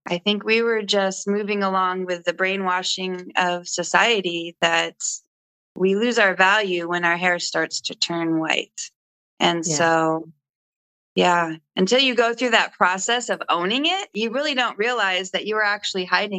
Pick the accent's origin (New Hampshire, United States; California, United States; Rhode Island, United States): California, United States; Los Angeles; I grew up in Los Angeles, and I just returned after 30 years to the LA area.